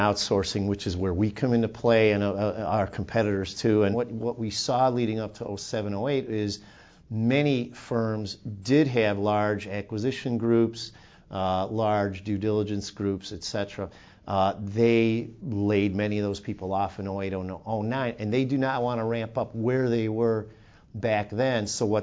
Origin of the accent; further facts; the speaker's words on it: Chicago, Illinois, United States; there was an article this morning about how in Chicago, my hometown, of how trophy properties, the rents there are so much higher